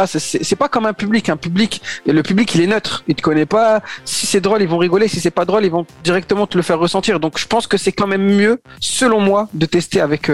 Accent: Lille, Hauts-de-France, France; J'ai grandi à Lille, dans le vieux Lille, pour ceux qui connaissent un peu cette ville.

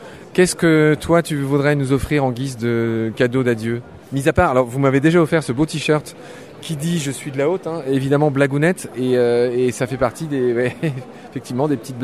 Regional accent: Nancy, Grand Est, France; Nancy, c'est ma ville natale

